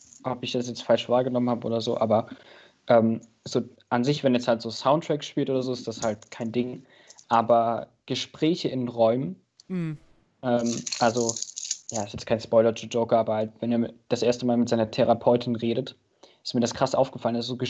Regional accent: Dresden, Saxony, Germany; also ich komme aus Dresden, falls es irgendjemand interessiert.

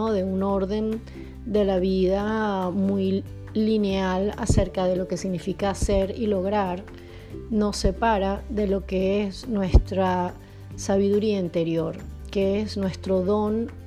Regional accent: Venezuela; En una cultura como la latina en Venezuela, la cultura que yo crecí, es muy fácil como mujer crecer pensando que tú tienes que cumplir con toda una serie de patrones

